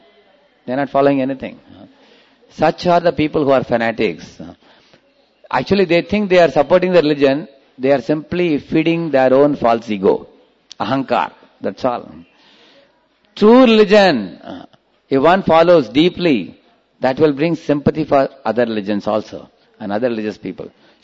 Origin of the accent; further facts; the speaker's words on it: South India, India; English is a second language; because I hail from South India